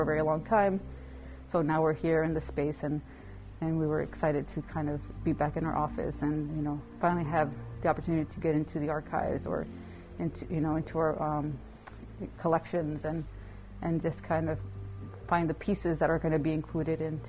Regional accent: Texas, United States; Growing up as a kid, you know, I grew up in South Texas

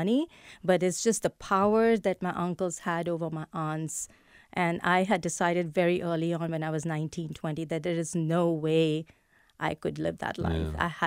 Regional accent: India; growing up in India, girls did not really participate in sports at that point.

